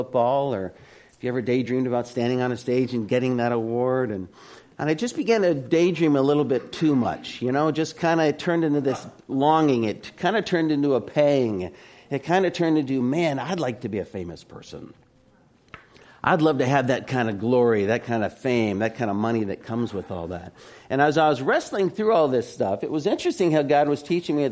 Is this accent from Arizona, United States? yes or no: yes; Phoenix, Arizona, United States; I grew up in Phoenix, and he's a huge Laker fan.